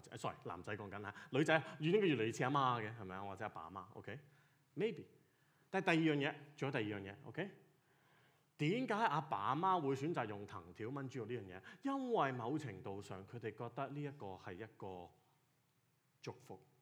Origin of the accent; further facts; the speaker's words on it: Hong Kong; 但是我们香港人很多时候小时候呢就是即是喂，不是藤条就梗系无数的了